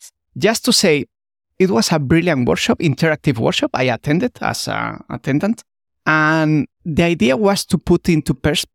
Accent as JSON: {"language": "English", "country": "Spain", "second_language": "English", "said": "And when I went back to Spain, where I'm from, if you didn't notice by my accent by now"}